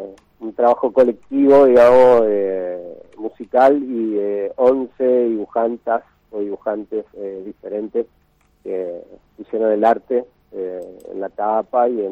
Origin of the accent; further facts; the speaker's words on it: Resistencia, Chaco, Argentina; Somos de Resistencia, sí, nacimos acá